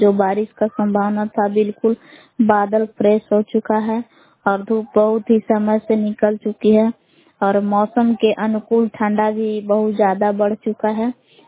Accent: Belaon, Bihar, India; ग्राम बेलां जिला कैमूर भगवान की निवासी हूँ।

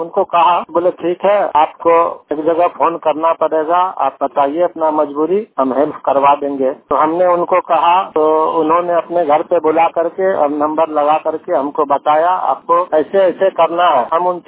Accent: Narhan, Bihar, India; हम समस्तीपुर जिला का रहने वाले हैं। थाना विभूतिपुर हुआ, गांव नरहन स्थित।

